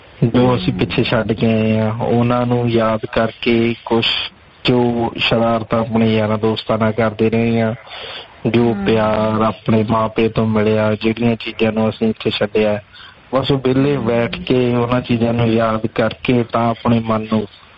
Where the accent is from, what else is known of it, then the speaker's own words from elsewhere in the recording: Malpur, Punjab, India; now in Australia; ਜੀ ਕੰਟਰੀ ਮੈਂ ਜਿੱਥੇ ਰਹਿ ਰਿਹਾ ਜੀ ਉਹ ਆਸਟ੍ਰੇਲੀਆ, ਤੇ ਵੈਸੇ ਮੈਂ ਰਹਿਣ ਵਾਲਾ ਹੈਗਾ ਪੰਜਾਬ ਦਾ ਜ਼ਿਲ੍ਹਾ ਹੁਸ਼ਿਆਰਪੁਰ, ਤੇ ਉਸ ਦੇ ਵਿੱਚ ਥੋੜਾ ਜਿਹਾ ਕਸਬਾ ਹੈ ਮਾਲਪੁਰ।